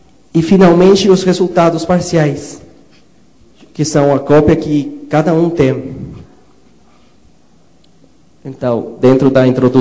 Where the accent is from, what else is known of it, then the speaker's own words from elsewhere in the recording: Colombia; Portuguese is a second language; now in Brazil; sou colombiano. Me formei em engenharia eletrônica na Colômbia.